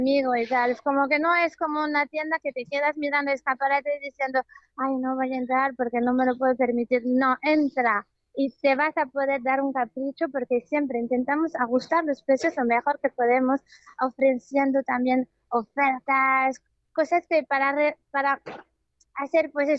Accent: France; Spanish is a second language; yo como francesa, pues sí, voy a visitar a mis padres, entonces mi madre vive en la isla de B, mi padre en Tours

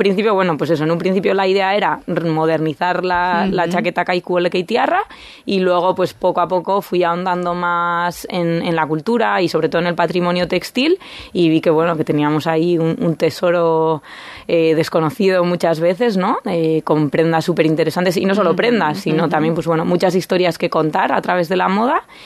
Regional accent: San Sebastián, Basque Country, Spain; also born or lived in Shanghai, China; No, bueno, soy de Donosti.

